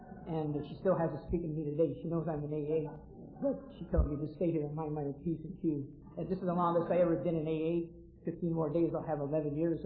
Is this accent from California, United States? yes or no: yes; Beverly Hills, California, United States; And I'm a native Californian. I was born in Beverly Hills. And I come from a nice Jewish family